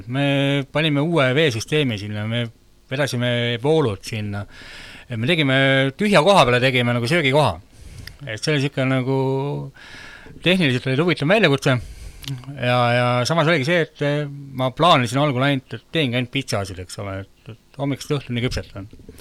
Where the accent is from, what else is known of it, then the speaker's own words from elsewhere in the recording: Tallinn, Harju County, Estonia; et ise olen Tallinnast